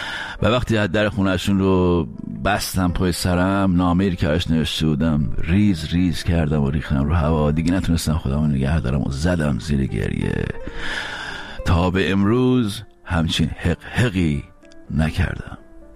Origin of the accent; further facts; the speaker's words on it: Iran; moved away; وقتی از ایران اومدم بیرون در اولین فرصت رفتم